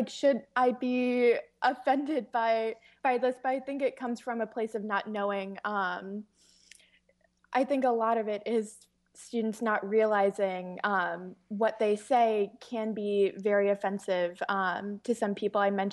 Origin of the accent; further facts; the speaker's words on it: St. Louis, Missouri, United States; I'm from St. Louis, specifically the Clayton U City area.